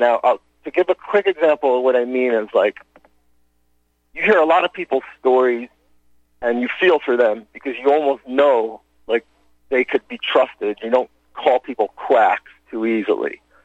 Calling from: North Carolina, United States; Okay, I'm calling from North Carolina.

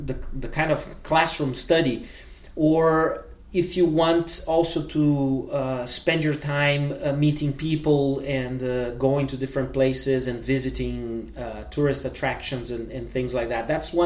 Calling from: Porto Alegre, Rio Grande do Sul, Brazil

